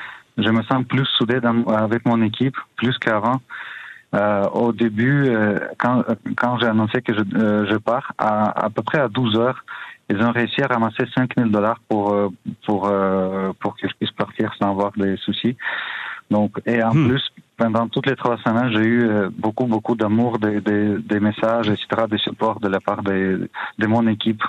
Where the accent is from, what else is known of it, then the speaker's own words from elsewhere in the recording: Canada; Je retiens que je suis fier canadien, je suis fier d'être protégé par le Canada, par le gouvernement.